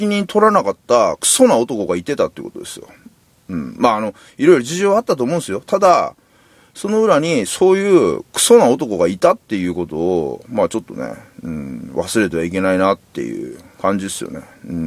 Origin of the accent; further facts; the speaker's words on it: Kansai, Japan; 自分関西人なのにね